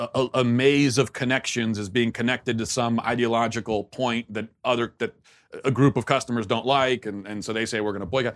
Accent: Maryland, United States; like I grew up in where I grew up in Maryland, it was a probably still majority Christian area, but there was a heavy Jewish population.

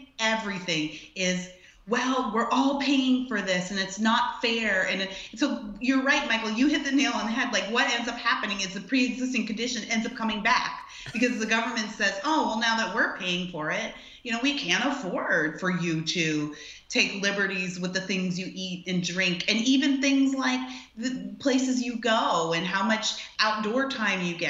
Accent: Canada; moved away as an adult; now in United States; I'm actually Canadian and I was born and raised in Canada. I moved to the US as soon as I finished high school because I like America better.

